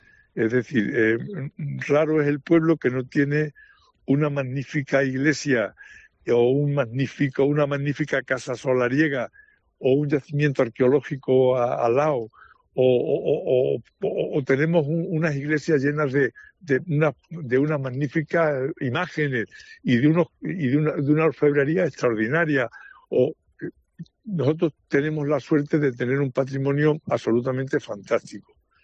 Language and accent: Spanish; Salvatierra de los Barros, Extremadura, Spain; como yo soy de Salvatierra de los Barros, pues una de las cosas que más me apasionan es el tema de la alfarería, de la alfarería tradicional